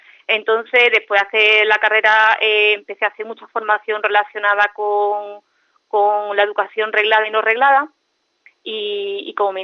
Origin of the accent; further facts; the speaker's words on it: Madrid, Community of Madrid, Spain; born there; somos un poco mitad andaluces, mitad extremeños y yo nací en Madrid.